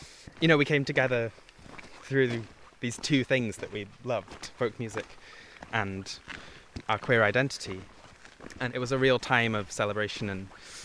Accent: Scotland, United Kingdom; And growing up on the West Coast, on the Isle of Skye, I didn't have the words for it.

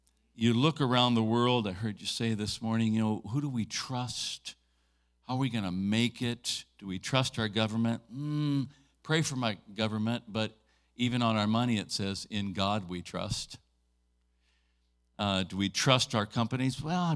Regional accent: St. Helens, Oregon, United States; I spoke last week out in Columbia City, Oregon, where I grew up out in St. Helens.

